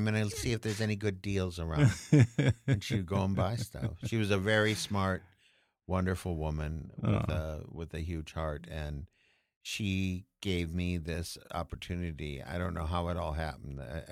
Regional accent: Minnesota, United States; we're big Democrats from Minnesota.

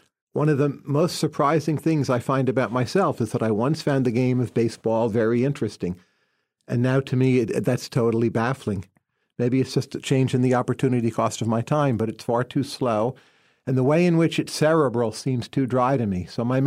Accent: New Jersey, United States; Northern New Jersey, correct.

